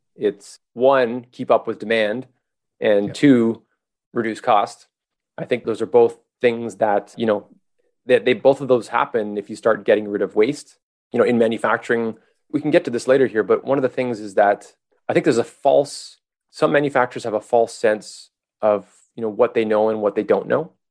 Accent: Montreal, Quebec, Canada; So I'm from Montreal, and have you driven around Montreal?

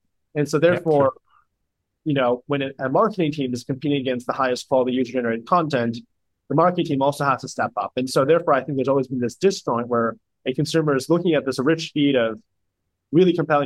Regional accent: New York, United States; So my grandfather worked at IBM. I grew up in New York near the IBM headquarters.

